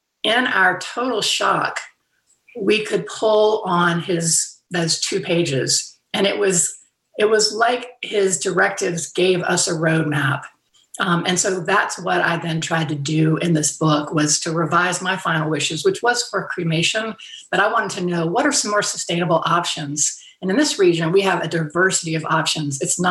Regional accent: Fairhope, Alabama, United States; I haven't been to my hometown in Fairhope, Alabama in 2 years because of pandemic. But this year I am going back home.

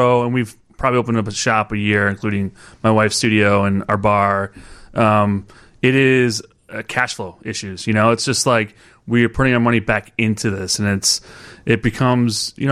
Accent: Chicago, Illinois, United States; I grew up in Rogers Park. I took the lakefront.

